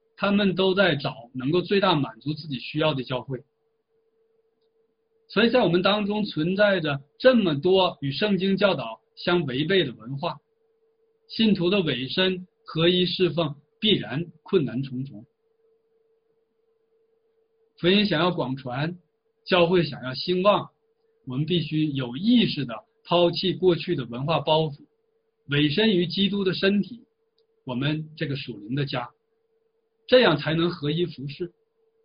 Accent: China; 在我们来自中国大陆的基督徒中，

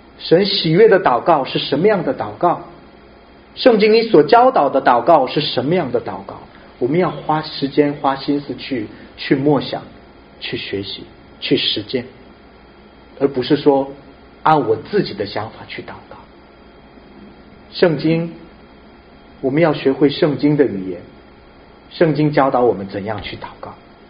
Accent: South Korea; 我是一位韩国牧者，成长在韩国教会

